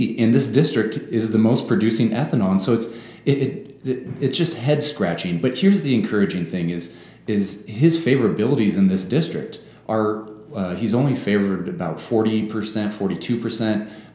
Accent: Sioux City, Iowa, United States; Now, I was raised in Sioux City, and the farm's 4 hours away

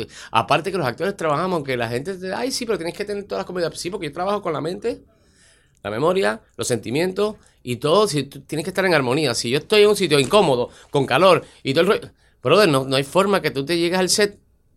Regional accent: Puerto Rico; Para que diéramos nuestros puntos de vista como actores puertorriqueños que hemos trabajado fuera del país.

